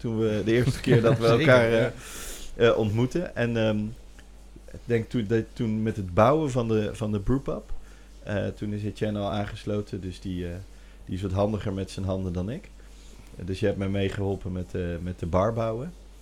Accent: Rotterdam, South Holland, Netherlands; wij als eigenlijk Rotterdammers in hart en nieren

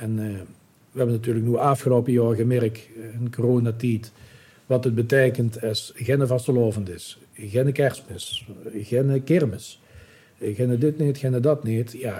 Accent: Beek, Limburg, Netherlands; ik spreek natuurlijk een ander dialect. Hè. Ik ben uit Zuid-Limburg, goed Beek.

